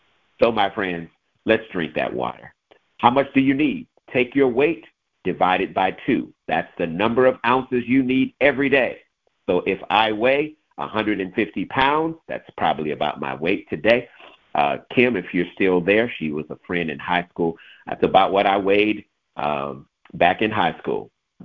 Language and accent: English; Kansas City, Kansas, United States; born there; I was born in Kansas. God is good. I was born in Kansas Medical Center, Kansas City, Kansas.